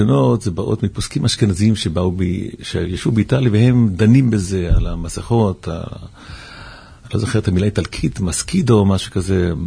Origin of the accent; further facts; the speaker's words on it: Switzerland; moved away; אבל אני זוכר, בתור ילד קטן בשוויץ, שהיה פסנחט